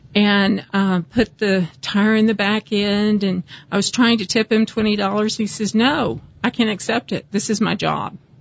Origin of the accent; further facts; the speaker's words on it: Texas, United States; I mean, I'm from Texas.